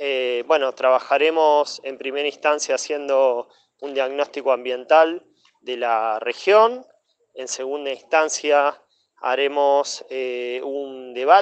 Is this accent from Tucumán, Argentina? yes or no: no; Luján, Buenos Aires Province, Argentina; soy de Luján